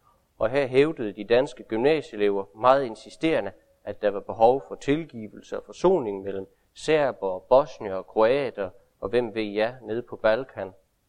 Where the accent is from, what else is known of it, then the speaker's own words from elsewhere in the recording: Region of Southern Denmark, Denmark; Der, hvor jeg kommer fra nede i Sønderjylland